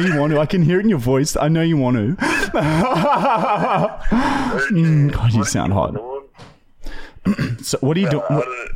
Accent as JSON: {"language": "English", "town": "Melbourne", "region": "Victoria", "country": "Australia", "said": "I'm from Melbourne."}